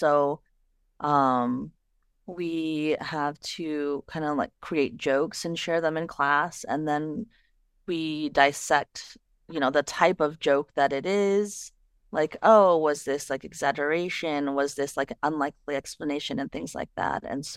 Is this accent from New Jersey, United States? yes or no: no; Phoenix, Arizona, United States; also born or lived in Wisconsin, United States; I was born in Wisconsin, like I grew up in Phoenix. Like, yes, I speak English very well.